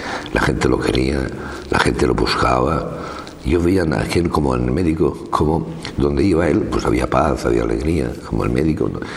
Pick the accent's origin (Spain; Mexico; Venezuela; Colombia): Spain; Novelda, Valencian Community; Luego vino un cura ahí a mi pueblo, a Novelda